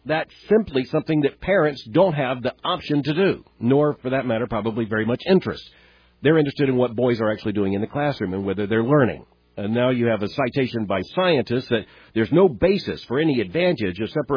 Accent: Pompano Beach, Florida, United States; goes to my hometown of Pompano Beach, Florida, that's where I went to high school

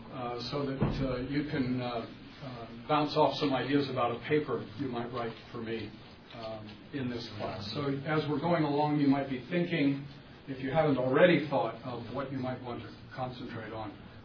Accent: California, United States; I am a native from California. Both sides, my great-great-grandparents came to California in the 1850s. So what can I say? That's where I was born and raised.

